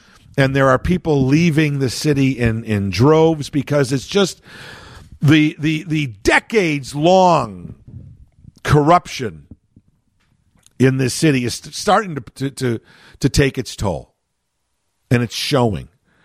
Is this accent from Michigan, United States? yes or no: no; Chicago, Illinois, United States; And I've lived in Chicago, born and raised in Chicago, live in the area my entire life.